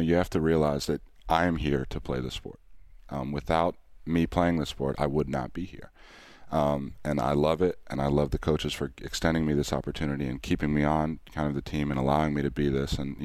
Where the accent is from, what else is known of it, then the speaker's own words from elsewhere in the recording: Charlotte, North Carolina, United States; Yeah, so I grew up in Charlotte as well. I went to South Mac High School.